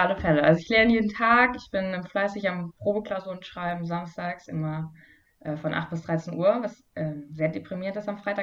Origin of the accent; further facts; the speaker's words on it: eastern Germany, Germany; Aber ich bin auch zwar im Osten groß geworden, aber meine Eltern kommen aus dem Westen, deswegen bin ich nur so halbdialektisch aufgewachsen praktisch.